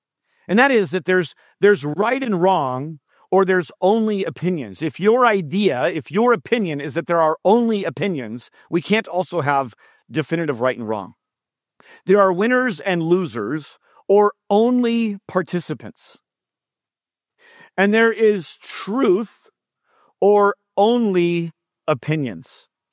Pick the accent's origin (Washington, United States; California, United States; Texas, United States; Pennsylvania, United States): California, United States; San Jose; I am born and raised in San Jose, and I still live here.